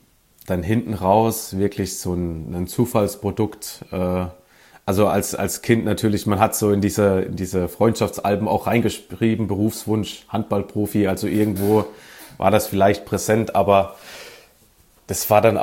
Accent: Sinsheim, Baden-Württemberg, Germany; born there; Genau, aus der Nähe von Baden-Baden, aus Sinsheim. Nicht zu verwechseln mit dem Hoffenheim-Sinsheim. Das ist 100 Kilometer nördlicher. Kleine Gemeinde, 10.000 Einwohner, direkt 5 Minuten von Baden-Baden entfernt, ja.

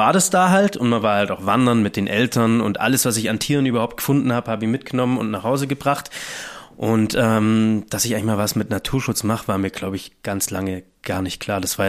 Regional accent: Langenargen, Baden-Württemberg, Germany; Ich bin aufgewachsen in Langenargen am Bodensee, relativ naturnah, ich hatte es nicht weit zu Argen.

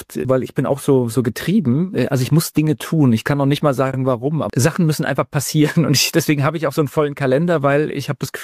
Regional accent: West Germany, Germany; ich bin in Westdeutschland zur Schule gegangen

